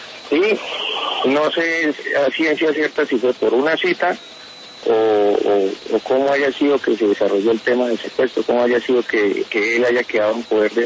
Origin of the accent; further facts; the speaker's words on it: Colombia; como ciudadano colombiano